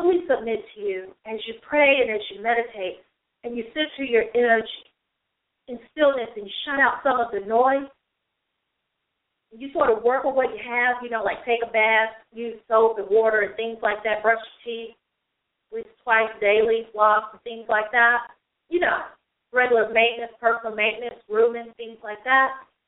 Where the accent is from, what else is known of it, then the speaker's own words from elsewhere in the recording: the South, United States; You know, I'm from the South, but sometimes we just roll, stress up the word.